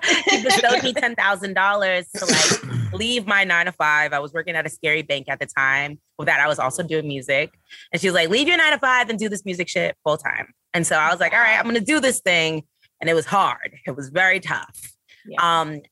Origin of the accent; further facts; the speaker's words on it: Brooklyn, New York, United States; I'm a Brooklyn girl. I'm from Flatbush.